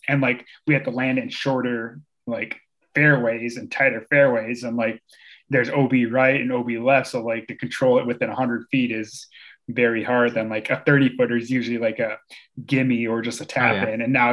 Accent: Minnesota, United States; growing up in Minnesota, we had a lot of woods and like the tunnels 20 feet off the TD pad

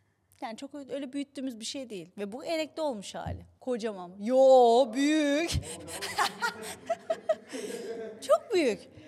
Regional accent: Istanbul, Turkey; Ben Afyonlu değilim. Bana bakmayın. Ben doğma büyüme İstanbul. Ben de sadece baba gereği kütük yazıyor Afyon diye.

